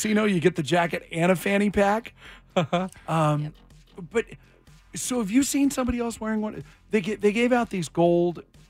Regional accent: Monroe, Washington, United States; Not shockingly, they have one in my hometown of Monroe, Washington.

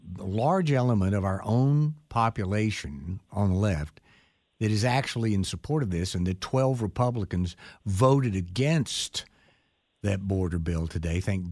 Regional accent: Texas, United States; I grew up in South Texas.

